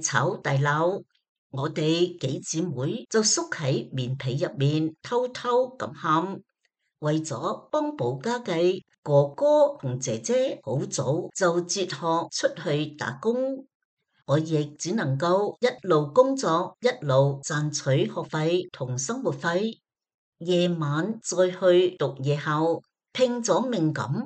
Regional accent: Taiwan; 我出生在台湾一个很贫穷的农村家庭，在屋企五个小朋友入面是最小的女。

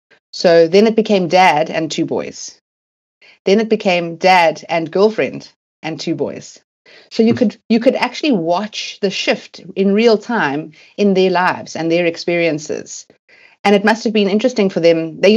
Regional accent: United Kingdom; And I mean, you know, we're so British.

